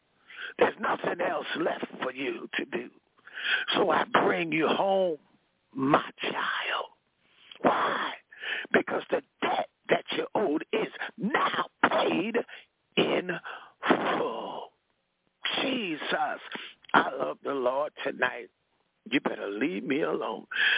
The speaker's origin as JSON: {"language": "English", "region": "New York", "country": "United States", "tie": "born or raised there", "said": "I have a man that was in my hometown in New York."}